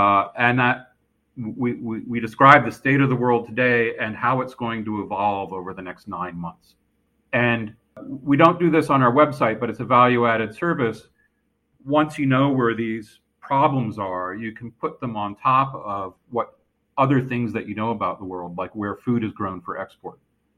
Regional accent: Burlington, Vermont, United States; moved away as an adult; Junior high school in Burlington, Vermont, and I'm a graduate from Burlington High School. And from there, I went my way in the world. So I went to the University of Michigan.

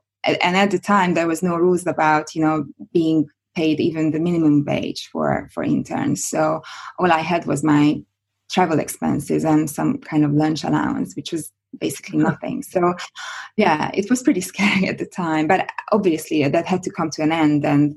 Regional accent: Hungary; I'm from Hungary originally

